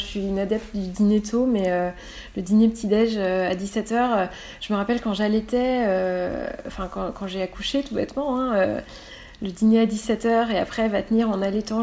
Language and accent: French; France; en tant que Français